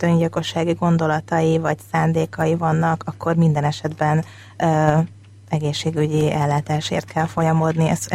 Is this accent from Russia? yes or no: no; Bakonyszombathely, Komárom-Esztergom, Hungary; Azon a kis településen, ahol én felnőttem, a Bakonyban, Bakony-Szombathely nevezetű csodálatos kis faluban